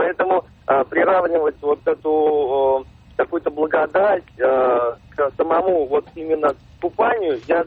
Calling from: Pavlovsky Posad, Moscow Oblast, Russia; Московская область, Павловский Посад.

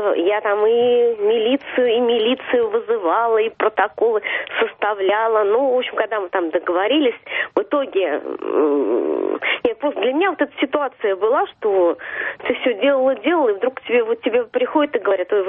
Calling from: Moscow, Russia; Да, Москва.

